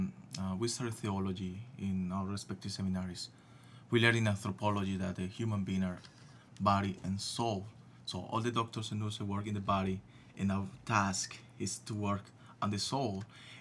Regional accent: Colombia; Okay, I came from Colombia, South America

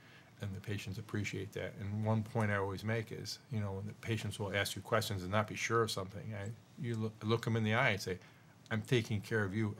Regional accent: Syracuse, New York, United States; back to Syracuse, New York.

